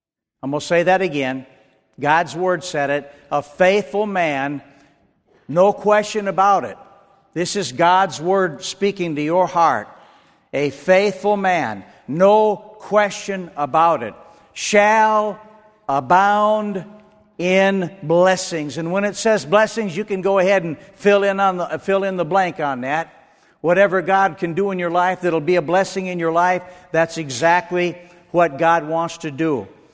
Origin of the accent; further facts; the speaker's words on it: Minnesota, United States; now in Mississippi, United States; You know, I moved down here over 26 years ago, and I was raised in Minnesota.